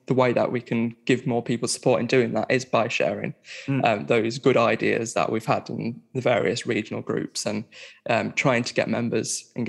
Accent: Barnsley, Yorkshire and the Humber, United Kingdom; now in Sheffield, United Kingdom; I'm from Barnsley. I'm living in Sheffield

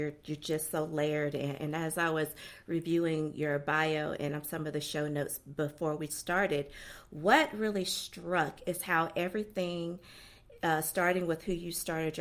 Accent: Brewton, Alabama, United States; now in Atlanta, United States; I am originally from the South. You know, I currently reside in Metro Atlanta, but I'm an Alabama girl, small town, Alabama, a town called Brewton. 45 minutes from Pensacola, Florida, a little stop in the road.

